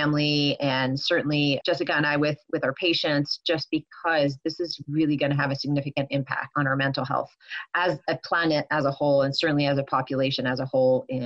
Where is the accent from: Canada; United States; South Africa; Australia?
Canada; my family, I'm Canadian, so I talked to my family members in Canada